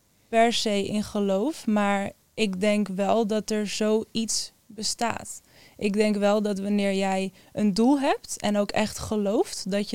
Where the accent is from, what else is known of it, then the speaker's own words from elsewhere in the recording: Almere, Flevoland, Netherlands; Ik ben 28 jaar en ik kom uit Almere.